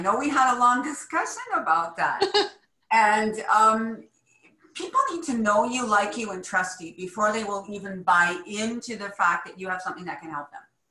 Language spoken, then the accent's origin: English; British Columbia, Canada; also born or lived in Germany / Austria / Sweden; I am from Canada, beautiful British Columbia here in Canada. I've lived most of my life outside of Canada. I've lived in Germany, Austria, Sweden, South America.